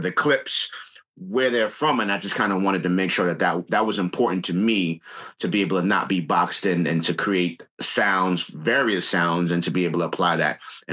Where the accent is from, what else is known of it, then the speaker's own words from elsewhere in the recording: Bronx, New York, United States; And then, of course, growing up in the Bronx, in the hood, in the projects, being surrounded by so many negative things